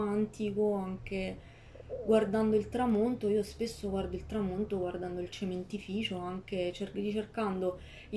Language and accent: Italian; Pescara, Abruzzo, Italy; Parto da una luce che è quella di Pescara, ma per poi ricercare visioni che mi allontanano da quella che è la mia città, la mia terra d'origine.